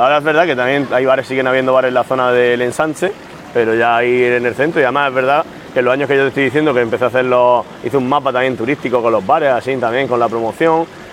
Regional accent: Cartagena, Region of Murcia, Spain; Yo de aquí, de Cartagena, pero bueno, yo nací en el barrio de los Dolores, en un barrio de la periferia

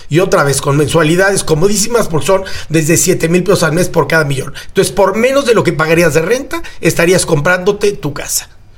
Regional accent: Mexico; como mexicano, nada me gustaría más que funcionara

